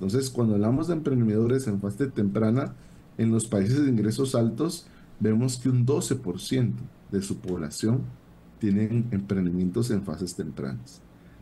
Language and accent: Spanish; Guatemala; o simplemente pues somos soñadores los guatemaltecos